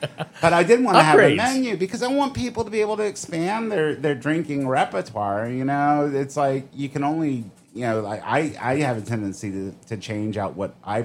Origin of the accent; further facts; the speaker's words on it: New Orleans, Louisiana, United States; Like I'm from New Orleans originally, and you know we are a cocktail culture there